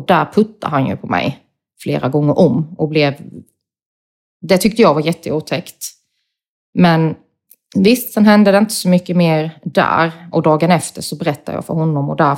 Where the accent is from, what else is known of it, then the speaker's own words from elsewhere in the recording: Sweden; i och med att han är utländsk och jag är svensk så kunde han ju...